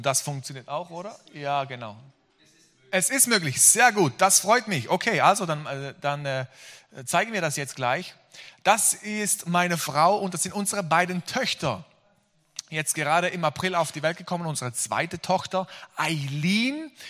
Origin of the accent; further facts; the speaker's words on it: Switzerland; ich komme aus der Schweiz.